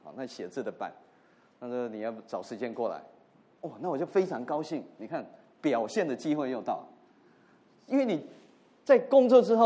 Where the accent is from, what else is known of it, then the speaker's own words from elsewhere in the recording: Taiwan; first language Taiwanese Hokkien; Chinese is a second language; 那时候的我只会讲台湾话，只会讲闽南语